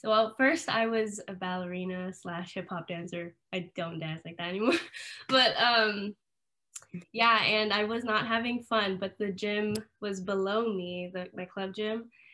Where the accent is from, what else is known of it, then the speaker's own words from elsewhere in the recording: Hawaii, United States; So I was born and raised in Hawaii.